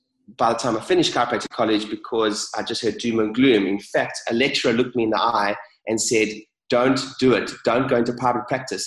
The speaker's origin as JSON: {"language": "English", "country": "South Africa", "tie": "born or raised there", "moved": "yes", "said": "So I grew up in South Africa and left. I did my studies down there, studied chiropractic"}